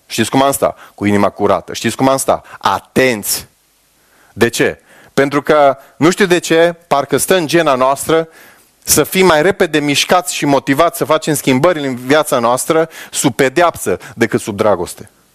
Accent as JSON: {"language": "Romanian", "country": "Romania", "said": "Noi suntem în Europa, suntem români, poate suntem mai sobri de felul nostru."}